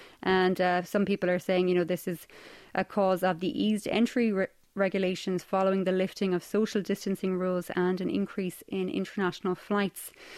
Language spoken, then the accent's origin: English; Ireland; I'm from the northwest of Ireland